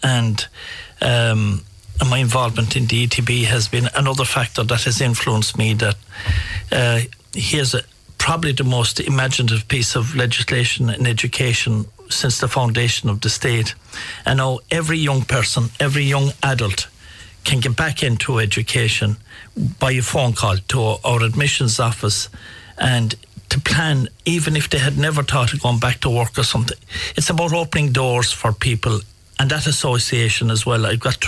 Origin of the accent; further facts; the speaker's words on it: Tarbert, Munster, Ireland; also born or lived in Dublin; I'm from Tarbert. I went to Dublin at 17 after finishing school, about 9 years, and came back to Tralee.